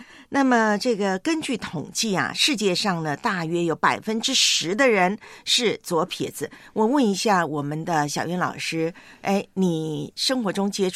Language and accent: Chinese; Taiwan; 在我的老家台湾我们从小看棒球